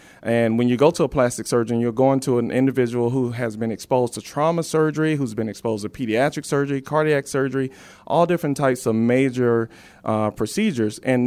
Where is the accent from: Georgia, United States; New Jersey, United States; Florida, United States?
Georgia, United States; Hawkinsville; Well, I am a Georgia native. I was raised in Hawkinsville, Georgia, a small middle Georgia town, country boy.